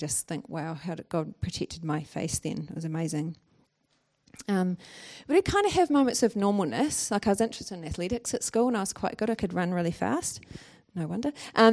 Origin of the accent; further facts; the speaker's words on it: New Zealand; A white, normal, middle class girl growing up in New Zealand with that secret side of your life, it's just kind of, it was a secret.